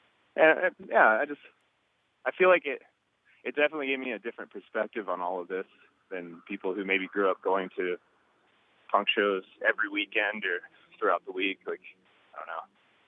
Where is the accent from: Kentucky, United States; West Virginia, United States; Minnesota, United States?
West Virginia, United States; Cowan; I'm from this small town nestled in the Central Highland region known as Cowan, West Virginia. It's in Webster County.